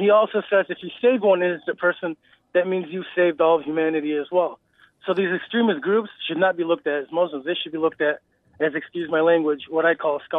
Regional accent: United States; I mean, I was born and raised in America, so it's not like I'm in the Middle East.

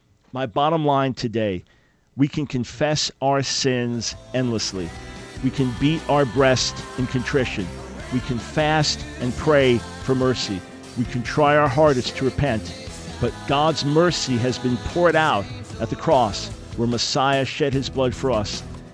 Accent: New York, United States; New York that's my hometown. So we've got special roots in New York, and I love going back out there.

